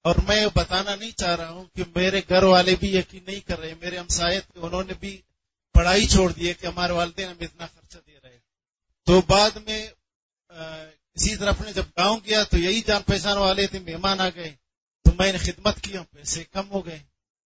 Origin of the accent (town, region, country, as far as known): Chagai, Balochistan, Pakistan; first language Balochi